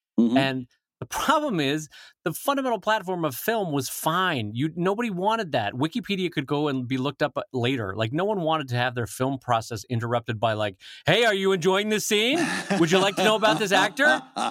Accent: Carlsbad, California, United States; No, I grew up in San Diego, California County, in a little town called Carlsbad, which now has a Legoland in it.

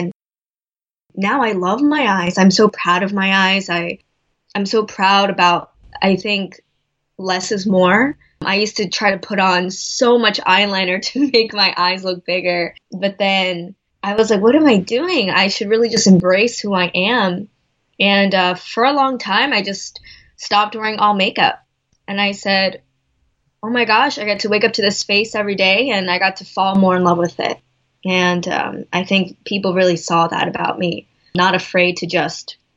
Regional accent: United States; born there; Even though I was born in America, I never really felt like I was able to belong just because of how I looked.

